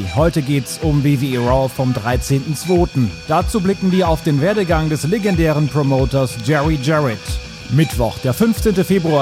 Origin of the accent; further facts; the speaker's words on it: Rhineland, Germany; Ich bin ein richtiger Rheinländer, kann ich dir sagen.